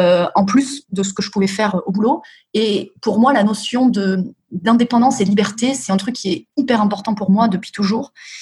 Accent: Nouvelle-Aquitaine, France; je viens du sud de la France, comme tu l'as dit, du Périgord, en fait. Enfin, du Périgord.

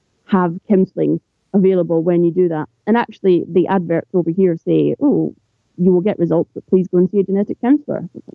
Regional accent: Scotland, United Kingdom; and I am Scottish, so I will really try not to swear here.

